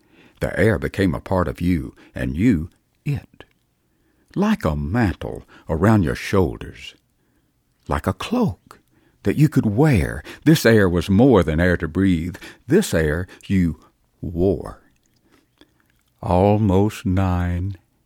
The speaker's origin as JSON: {"language": "English", "town": "New Hope", "region": "Alabama", "country": "United States", "said": "from New Hope, Alabama."}